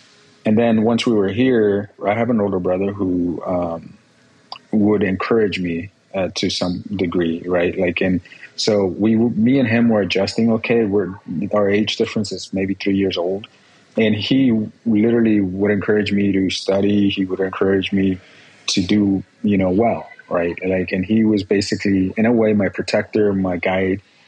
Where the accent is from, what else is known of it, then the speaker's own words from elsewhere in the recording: Guerrero, Mexico; But I was born in Mexico, as I know you were. I was born in Guerrero, Mexico, which is a very poor town. It has a lot of violence, unfortunately, not only the state, but also, you know, the part I'm from. I think we had, you know, a population of maybe 3,000 people